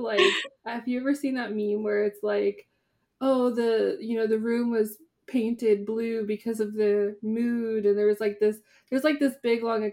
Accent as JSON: {"language": "English", "region": "Midwest", "country": "United States", "tie": "born or raised there", "said": "I grew up in the Midwest. We start saying goodbye like 2 hours before we're actually like intending to leave."}